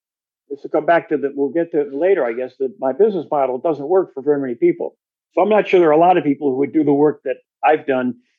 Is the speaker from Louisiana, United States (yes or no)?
no; Palatine, Illinois, United States; I grew up in Palatine, Illinois, a suburb of Chicago, 45 minutes out on the train line from the city.